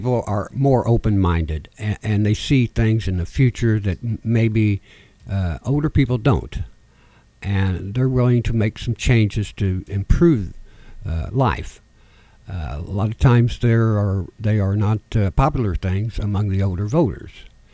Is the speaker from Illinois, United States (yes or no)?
no; Montgomery, Indiana, United States; I've lived here almost all my life, yes. I was, in my early years, I was raised in Montgomery. Went to school in Montgomery.